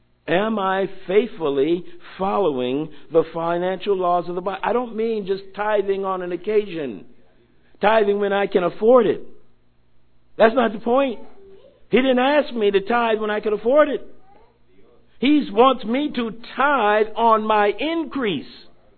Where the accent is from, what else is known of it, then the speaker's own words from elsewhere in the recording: Florida, United States; But we were talking and reminiscing about things that as we were growing up in Florida, what we went through.